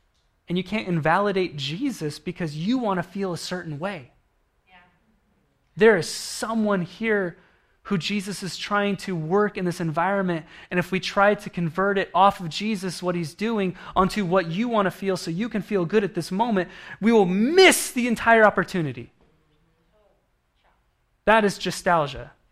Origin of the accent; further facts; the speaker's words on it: Oregon, United States; because I grew up in Oregon and my family did the exact same thing